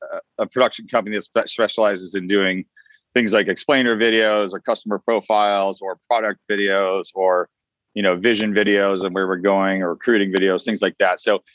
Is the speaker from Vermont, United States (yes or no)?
yes; Vermont, United States; also born or lived in Boston; now in Los Angeles, United States; I'm not from LA originally. I'm from, I was born in Boston and I grew up quite a bit in Vermont. So in the mountains and that sort of thing. But I've been in LA. LA's been my base since 94.